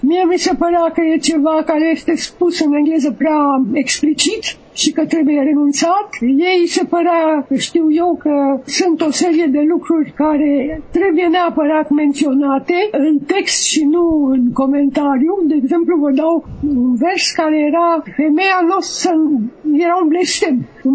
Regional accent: Romania; În momentul în care eu spuneam că sunt din România

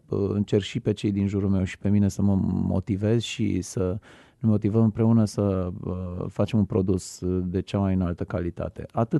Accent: Timișoara, Timiș County, Romania; mai spun că merg acasă atunci când merg la Timișoara

